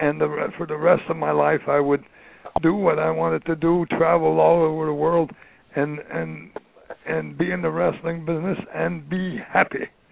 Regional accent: Canada; now in Vermont, United States; I live in Vermont right now, right on the Canadian border, about 20 miles away from the farm I was raised on in Canada. I cross the border every day, just go back and forth

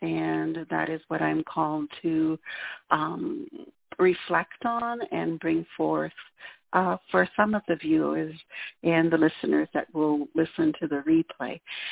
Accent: Quebec City, Quebec, Canada; first language French; English is a second language; My first language is French, and I'm originally from Quebec City, so my services are available in both French and English.

